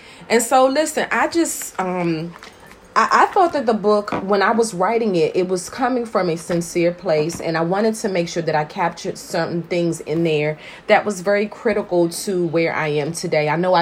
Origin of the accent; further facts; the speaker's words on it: Kingston, Jamaica; born there; I was born in Kingston, Jamaica. So I was born in a Caribbean household.